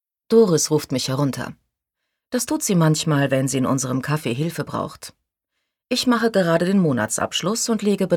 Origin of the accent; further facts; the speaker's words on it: Stuttgart, Baden-Württemberg, Germany; Heim nach Stuttgart, wo ich aufgewachsen bin